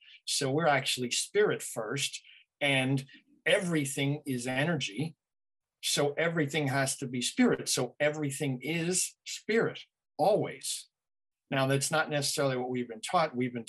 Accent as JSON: {"language": "English", "region": "New York", "country": "United States", "lives_now": "Massachusetts, United States", "said": "And yes, it's interesting that I'm from New York, and now I'm in Massachusetts"}